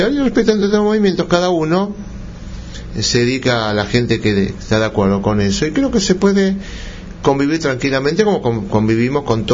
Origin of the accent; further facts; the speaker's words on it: Argentina; now in Israel; La vida alrededor de una comunidad, de donde yo vengo, de Argentina, se siente más la vida religiosa comunitaria que en Israel.